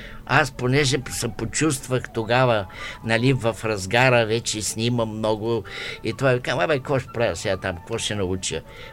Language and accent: Bulgarian; Stara Zagora Province, Bulgaria; Понеже аз съм от Казанлъшкия край, ами тогава цъфтяха розите, тогава розоварната ухаеше, цялото село миришеше на рози.